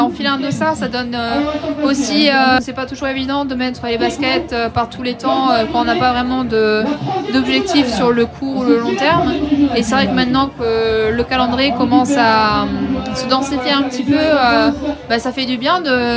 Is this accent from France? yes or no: yes; Limoges, Nouvelle-Aquitaine, France; j'ai grandi à Limoges. Je suis licenciée depuis quasiment mes débuts à l'AS Saint-Junien. Donc limousine d'adoption, mais limousine de cœur.